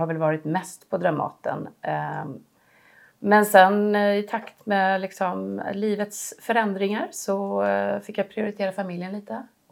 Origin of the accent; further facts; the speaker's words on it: Gothenburg, Västra Götaland County, Sweden; Jag kommer från Göteborg. Jag har en mamma som kom från Bulgarien från början, men jag har vuxit upp i Sverige med en svensk pappa, men jag är tvåspråkig.